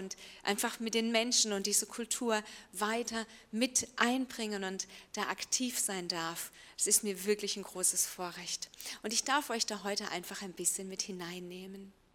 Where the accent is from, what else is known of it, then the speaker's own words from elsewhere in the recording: Landau, Rhineland-Palatinate, Germany; also born or lived in Paris / Haiti; Ich bin in Landau groß geworden, hier in der Pfalz, und habe soziale Arbeit studiert in Ludwigshafen. Und wir waren dann 2 Jahre in Paris und 8 Jahre vor Ort in Haiti